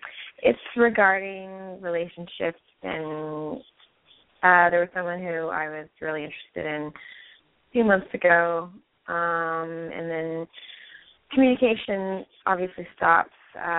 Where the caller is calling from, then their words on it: New York, United States; I'm calling in from New York.